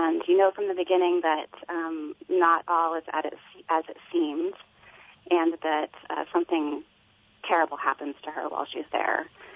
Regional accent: Seattle, Washington, United States; born there; I was born in Seattle.

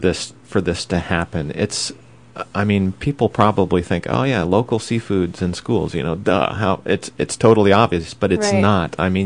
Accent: Midwest, United States; I grew up in the Midwest, and fish used to be kind of, I don't know, it was not very appealing.

